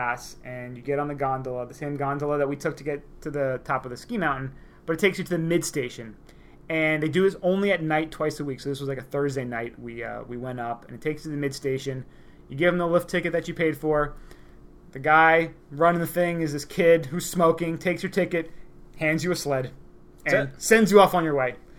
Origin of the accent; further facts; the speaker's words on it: New Jersey, United States; Luckily, we're from Jersey, so we can kind of hold our own.